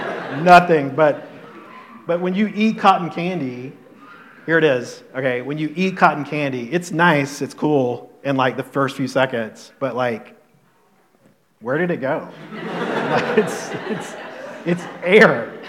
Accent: Charlotte, North Carolina, United States; I grew up in Charlotte in the 1970s and 80s.

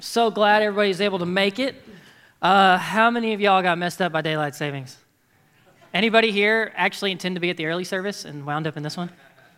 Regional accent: Texas, United States; So growing up in the South, in Texas, in the Bible Belt

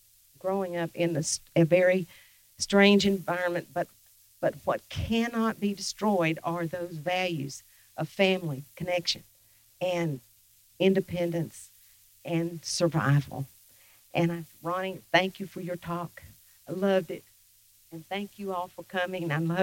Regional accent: Oak Ridge, Tennessee, United States; And I grew up in Oak Ridge, Tennessee, where the nuclear research was done in the 40s. So I was an Appalachian, a Cherokee Appalachian

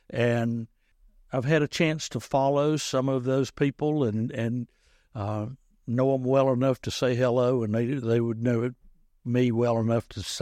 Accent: Winston-Salem, North Carolina, United States; I grew up on Knollwood Street in Winston-Salem, across from Miller Park.

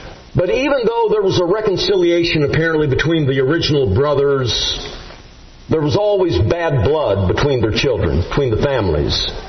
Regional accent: Illinois, United States; I was born and raised in the Corn Belt back in Illinois. I live 3 miles from the farm where I grew up right now.

